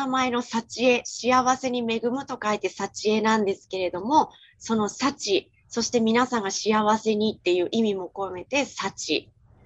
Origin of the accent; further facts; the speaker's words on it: Iwaki, Fukushima, Japan; 生まれ育ったこの福島県いわき市で、元気な高齢者を増やして地域全体を盛り上げていきたい